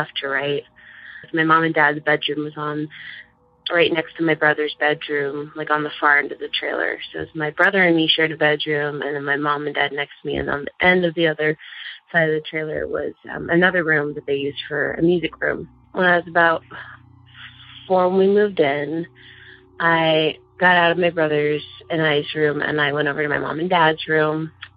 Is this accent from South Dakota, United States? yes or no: yes; South Dakota, United States; I'm from South Dakota.